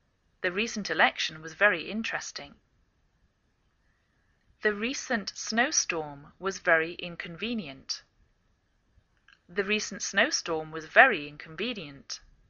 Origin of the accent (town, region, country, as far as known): England, United Kingdom; now in United States